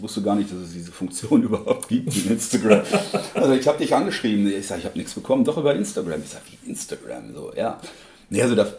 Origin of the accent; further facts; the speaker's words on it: Heidelberg, Baden-Württemberg, Germany; ich komme aus Heidelberg.